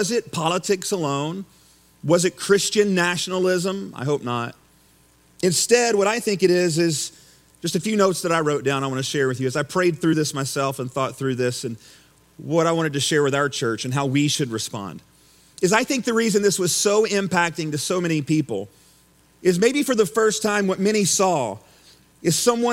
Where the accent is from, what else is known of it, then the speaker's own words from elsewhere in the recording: the South, United States; And if you know me, born and raised in the South in the Baptist world, that probably isn't further from the truth, right?